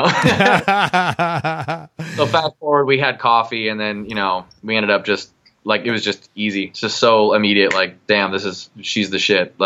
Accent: Las Vegas, Nevada, United States; I grew up in Vegas, obviously.

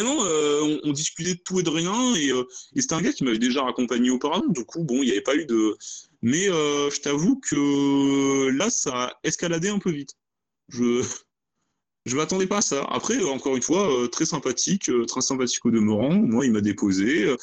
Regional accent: Toulon, Provence-Alpes-Côte d'Azur, France; même si je viens de Toulon

